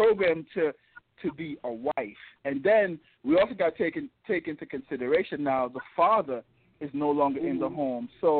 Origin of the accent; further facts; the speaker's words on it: Kingston, Surrey, Jamaica; born there; moved away; I was born in Kingston, Jamaica, man. Then I migrated to Spring